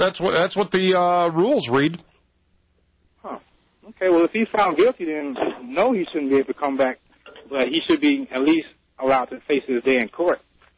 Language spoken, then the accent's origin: English; Atlanta, Georgia, United States; now in Denver, United States; Well, I'm originally from Atlanta, but I'm living in Denver now.